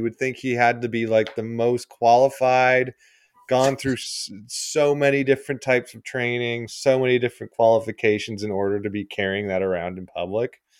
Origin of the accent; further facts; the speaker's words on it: Canada; as a Canadian